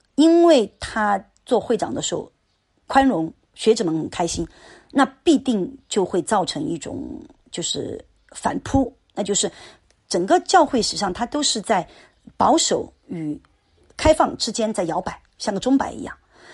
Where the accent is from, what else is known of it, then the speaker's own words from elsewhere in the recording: China; 所以，我本来啊，其实因为我来自于中国啊